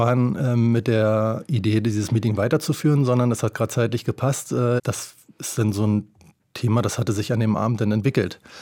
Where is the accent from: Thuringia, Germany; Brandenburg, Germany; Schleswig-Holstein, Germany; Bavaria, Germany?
Brandenburg, Germany; Cottbus; born there; now in Berlin, Germany; da ich ja gebürtiger Cottbusser bin, zwar viele Jahre nicht in Cottbus tätig war, seit 2007 in Berlin